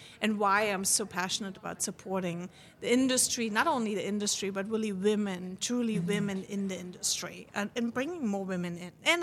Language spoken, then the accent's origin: English; Germany; If you take the example of Germany, my home country